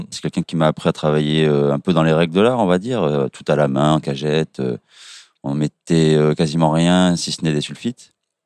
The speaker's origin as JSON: {"language": "French", "town": "Montpellier", "region": "Occitanie", "country": "France", "also_born_or_lived": "Perpignan", "said": "Non, de Montpellier."}